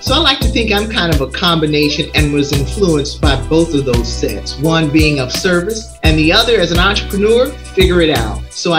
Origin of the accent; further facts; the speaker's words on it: California, United States; also born or lived in Oklahoma / Arkansas; Well, I'm here from California via Oklahoma and Arkansas, and my parents were educators.